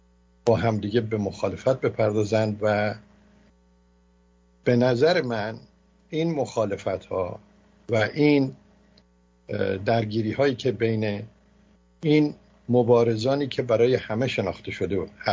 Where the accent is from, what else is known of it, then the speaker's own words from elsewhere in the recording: Iran; موضوعی که بسیار برای من به عنوان یک ایرانی